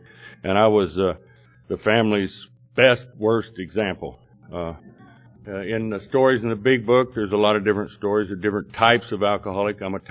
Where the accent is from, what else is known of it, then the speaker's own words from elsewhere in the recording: Texas, United States; born there; I was born in Texas, and so you'll know the difference between a fairy tale and a Texas tale.